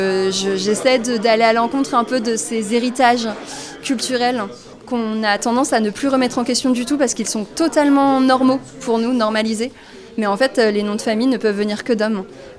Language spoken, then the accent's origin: French; Nantes, Pays de la Loire, France; Je suis de Nantes.